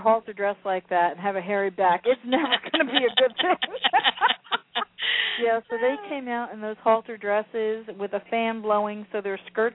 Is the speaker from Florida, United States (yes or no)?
yes; Florida, United States; you know, we're from Florida